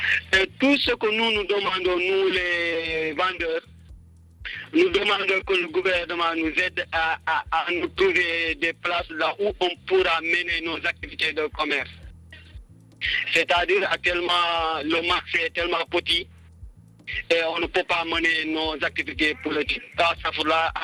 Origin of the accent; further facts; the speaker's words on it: Senegal; now in Serekunda, Gambia; Ouais, je suis sénégalais.